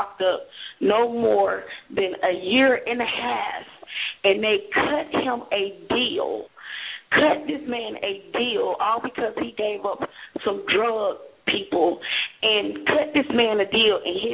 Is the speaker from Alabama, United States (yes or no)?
yes; Alabama, United States; moved away as an adult; now in Washington, United States; I'm from Alabama, and I moved to Washington because of domestic violence.